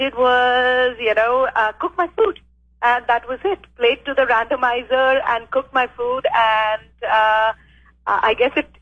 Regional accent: India; moved away as an adult; now in United States; I was born and raised in India. I did my undergrad in India and came to America to go to the Culinary Institute of America. And yeah, been here since then.

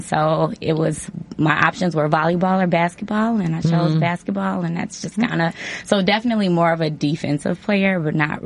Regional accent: Hazel Crest, Illinois, United States; So I grew up in Hazelcrest, Illinois.

